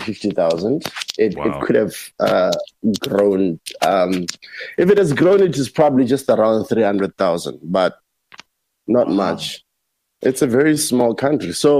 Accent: Botswana; I'm from a desert. I'm from Botswana. Botswana is as hot as you can imagine.

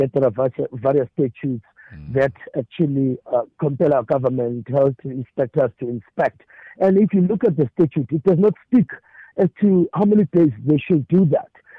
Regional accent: South Africa; Now, my brother, having said that, in being concerned as a South African, and absolutely not that I am

